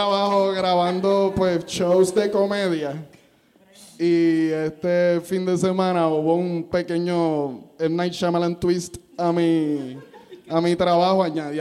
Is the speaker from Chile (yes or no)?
no; Trujillo Alto, Puerto Rico; yo me crié en Trujillo Alto desde los 3 años.